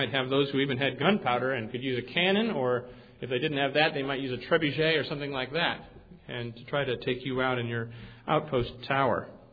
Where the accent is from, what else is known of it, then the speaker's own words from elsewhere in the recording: New York, United States; I grew up in New York and loved to see the snow, so glad to have it back.